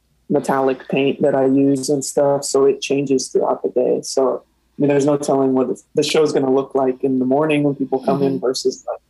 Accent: Decatur, United States; also born or lived in California; and then moved to Decatur when I was like, I don't know, probably first grade. So it's pretty much my hometown at this point, but I'm not born there or anything.

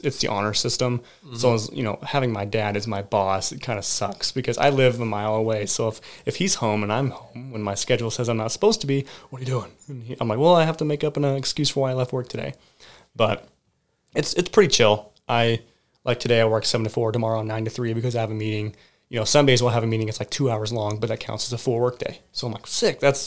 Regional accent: Seymour, Missouri, United States; Yeah. I grew up in Seymour.

